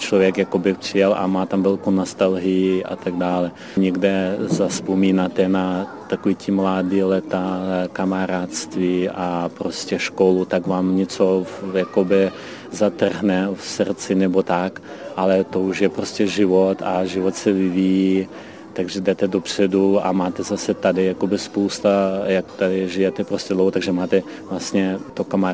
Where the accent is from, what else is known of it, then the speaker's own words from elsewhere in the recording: Lviv, Lviv Oblast, Ukraine; now in Czechia; Pocházím ze západní části ze Lvova.